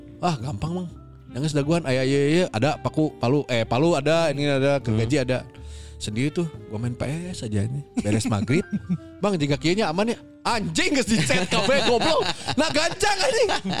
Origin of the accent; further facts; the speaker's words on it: West Java, Indonesia; Oh saya Sunda tapi